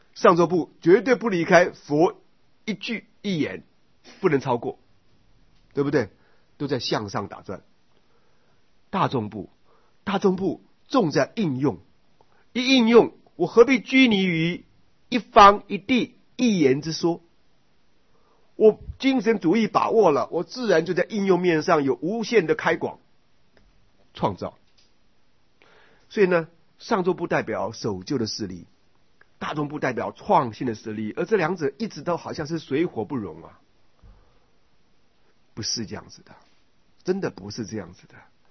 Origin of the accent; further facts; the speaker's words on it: China; 不要说我们中国人自己啊，外人都说我们中国人呢